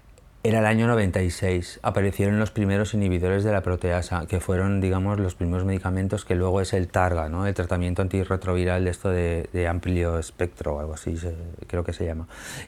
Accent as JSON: {"language": "Spanish", "town": "El Perellonet", "region": "Valencian Community", "country": "Spain", "tie": "born or raised there", "said": "Yo es que me crié en el Perellonet, en la playa. Yo con 9 años vinimos toda la familia aquí a vivir"}